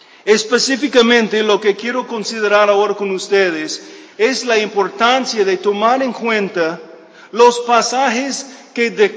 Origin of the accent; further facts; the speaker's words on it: United States; Spanish is a second language; yo entiendo, creciendo en los Estados Unidos, yo nunca daba mucha atención de la gramática de mi idioma